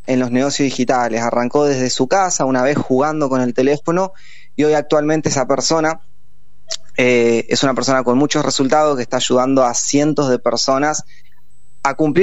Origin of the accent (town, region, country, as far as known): Córdoba, Argentina; born or raised there; also born or lived in Tigre